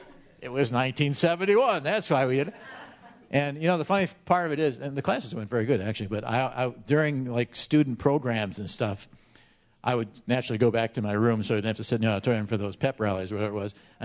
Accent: Madison, Wisconsin, United States; So my experience in Kenosha was, okay, so I came from Madison, Wisconsin.

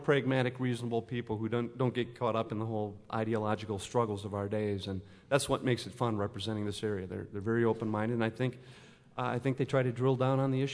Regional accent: Wisconsin, United States; Fortunately, growing up in Wisconsin, we've had some pretty good role models to keep an eye on.

